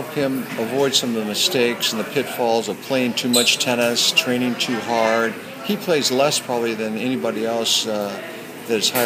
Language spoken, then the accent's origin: English; Rancho Santa Fe, California, United States; We're from San Diego, California. Actually, Rancho Santa Fe, a little bit north.